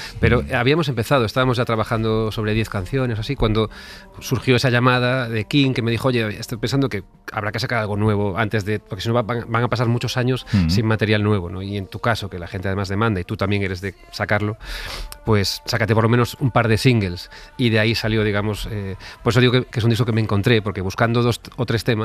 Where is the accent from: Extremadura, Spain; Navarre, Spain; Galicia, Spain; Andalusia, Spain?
Galicia, Spain; A Coruña; born there; now in Madrid, Spain; Y voy a mi ciudad natal, que tanto quiero, que es Coruña, toda Galicia en general, me tira mucho. Paso allí el verano, tal, pero vivo en Madrid.